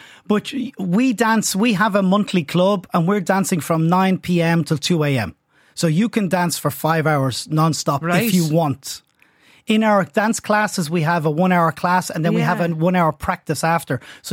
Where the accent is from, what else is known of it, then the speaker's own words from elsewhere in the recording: Dublin, Leinster, Ireland; I'm from Dublin.